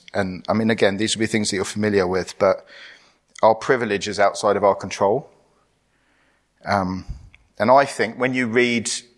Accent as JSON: {"language": "English", "country": "Cyprus", "tie": "born or raised there", "also_born_or_lived": "Middle East / United Kingdom", "said": "I grew up in Cyprus. I've lived in different bits of the Middle East. But I've also lived in the UK. My parents are British. So I'm a little bit insider-outsider."}